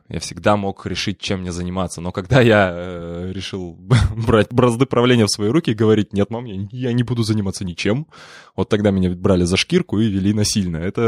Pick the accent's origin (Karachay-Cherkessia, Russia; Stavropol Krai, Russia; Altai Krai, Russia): Altai Krai, Russia; Barnaul; Я вот в моем родном городе Барнауле, где я сейчас живу в основном